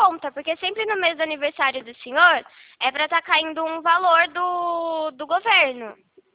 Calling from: Rio Claro, São Paulo, Brazil; Eu falo de Rio Claro, São Paulo

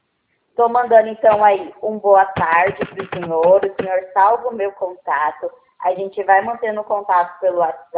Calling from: Presidente Prudente, São Paulo, Brazil; A minha cidade, ela fica no interior de São Paulo, Presidente Prudente.

